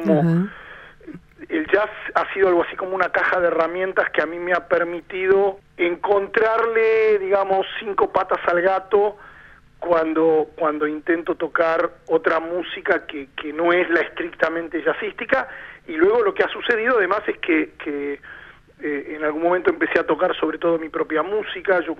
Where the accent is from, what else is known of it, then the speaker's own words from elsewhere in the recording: Buenos Aires, Argentina; born there; nací en Buenos Aires.